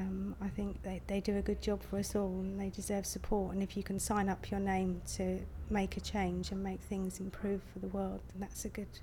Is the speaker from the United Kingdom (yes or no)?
yes; Ewell, South East England, United Kingdom; I'm 40 and I'm from Ewell in Surrey.